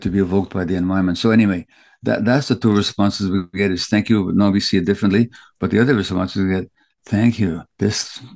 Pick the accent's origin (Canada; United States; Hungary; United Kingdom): Hungary; Budapest; I remember growing up in Budapest, Hungary in the 1950s.